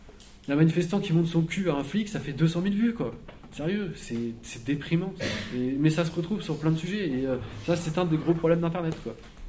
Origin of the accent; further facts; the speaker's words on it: Grand Est, France; Et moi je suis alsacien, je comprends pas l'allemand